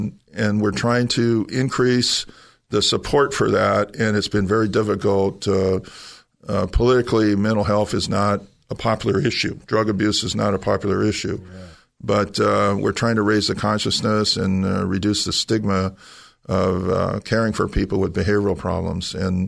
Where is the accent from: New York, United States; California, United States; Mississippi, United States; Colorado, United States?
California, United States; San Jose; Well, I'm a native of San Jose. I grew up in San Jose, and I got 9 brothers and sisters.